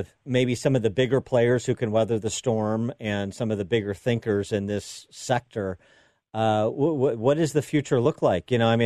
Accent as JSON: {"language": "English", "town": "Chicago", "region": "Illinois", "country": "United States", "tie": "born or raised there", "said": "This from my hometown of Chicago"}